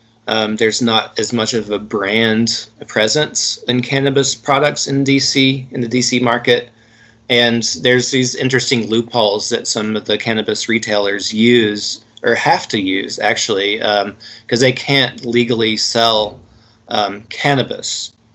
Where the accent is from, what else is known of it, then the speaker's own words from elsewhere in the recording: Tennessee, United States; But my home state of Tennessee